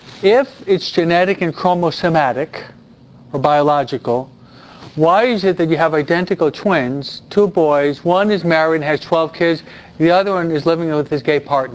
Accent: United States; As an American, but we're in the United States, right?

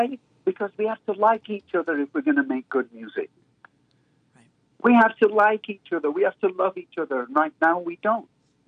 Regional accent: England, United Kingdom; because I am English and, you know, I am a little more reserved

